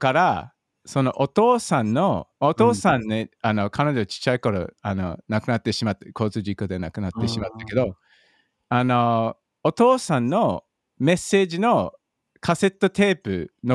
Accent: Melbourne, Victoria, Australia; メルボルン出身です。

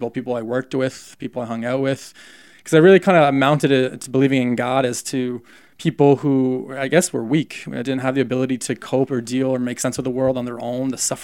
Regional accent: Canada; growing up in Canada, youngest of four, my mom and dad grew up in Christian homes.

